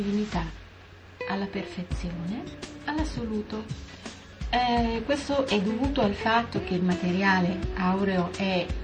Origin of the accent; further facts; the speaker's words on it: Milan, Lombardy, Italy; Io sono milanese, quindi non posso che darvi una ricetta di un piatto che conosco abbastanza bene